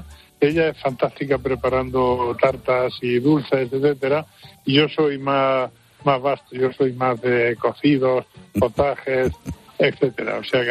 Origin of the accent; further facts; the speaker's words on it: Jaén, Andalusia, Spain; Una es el remojón, que es una cosa muy de mi tierra, de Jaén